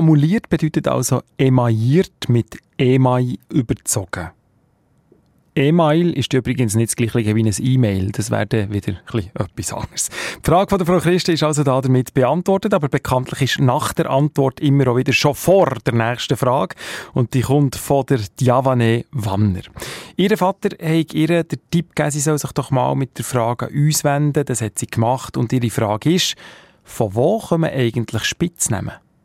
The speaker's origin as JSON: {"language": "German", "region": "Bern", "country": "Switzerland", "said": "Es ist nicht ganz einfach, als Berner die Gruppe richtig anzusagen."}